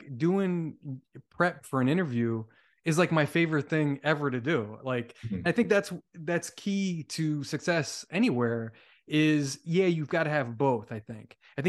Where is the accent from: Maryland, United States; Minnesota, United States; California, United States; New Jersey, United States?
New Jersey, United States; I'm from South Jersey. I went to Rutgers Camden, which is the ghetto campus.